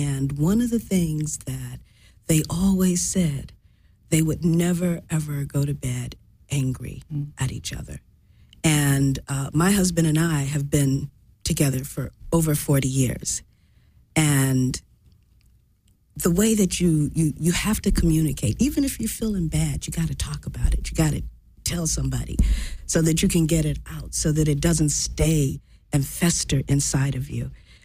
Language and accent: English; Chicago, Illinois, United States; I grew up in a very, well, I'm from Chicago, and I don't even need to say anymore.